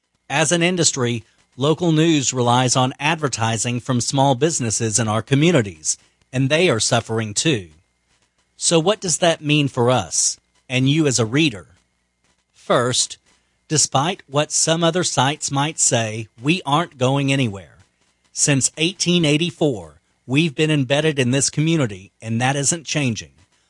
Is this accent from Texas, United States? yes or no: yes; Del Rio, Texas, United States; My hometown newspaper in Del Rio